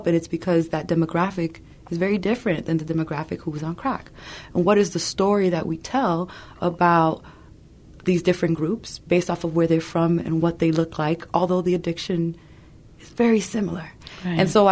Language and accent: English; New York City, New York, United States; I grew up in New York City where, like, I grew up seeing folks addicted to crack cocaine